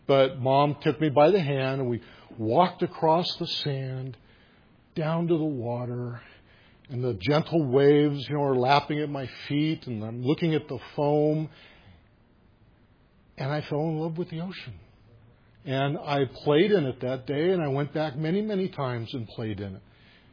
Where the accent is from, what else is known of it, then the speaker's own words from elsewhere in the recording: Los Angeles, California, United States; And I grew up in Los Angeles, and this was a long time ago.